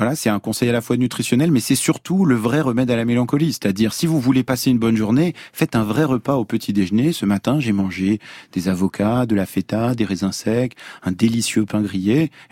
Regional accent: Lyon, Auvergne-Rhône-Alpes, France; J'ai grandi à Lyon et pas très loin du parc de la Tête d'Or.

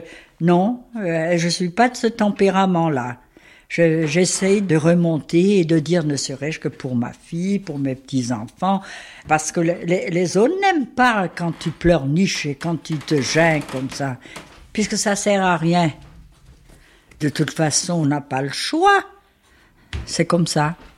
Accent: Scrignac, Brittany, France; c'est de là après que j'ai voulu venir tenir mon propre commerce à Scrignac. Je suis revenue dans mon pays d'origine

